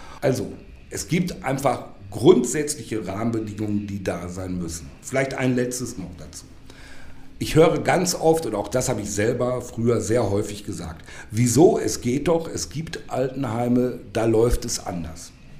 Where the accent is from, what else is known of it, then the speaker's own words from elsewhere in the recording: North Rhine-Westphalia, Germany; Ich komme aus dem Ruhrgebiet.